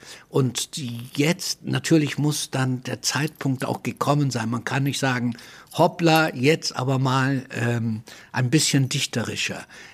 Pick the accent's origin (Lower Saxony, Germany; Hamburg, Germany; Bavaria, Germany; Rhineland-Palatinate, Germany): Bavaria, Germany; Munich; ich bin ja in München aufgewachsen, in München-Moosach.